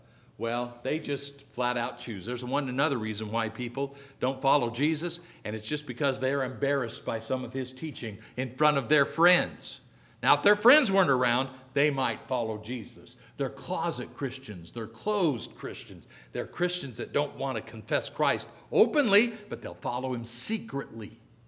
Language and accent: English; Oregon, United States; Now, Oregon's where I grew up, if you guys don't know that. I came from Oregon, which it's not in the Bible Belt. Not in any way, shape, or form.